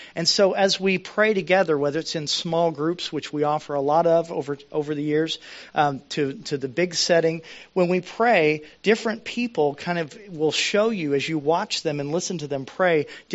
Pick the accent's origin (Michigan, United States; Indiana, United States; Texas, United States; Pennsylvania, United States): Indiana, United States; also born or lived in Lexington, Kentucky; I grew up mainly in Indiana. But before we moved to Indiana, I grew up in Lexington, Kentucky until I was 7.